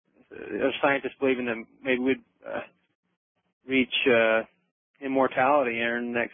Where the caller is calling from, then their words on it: Sandy, Utah, United States; I'm calling from Sandy, Utah.